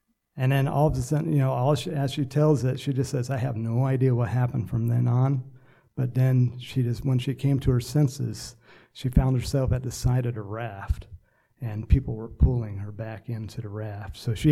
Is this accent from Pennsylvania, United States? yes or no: no; Texas, United States; born there; also born or lived in Georgia; now in California, United States; My wife doesn't like it when I say I'm born from Texas, but that's the way it is. And then we spent a little time in Georgia, and then we went back to Texas, and then my dad landed us in California.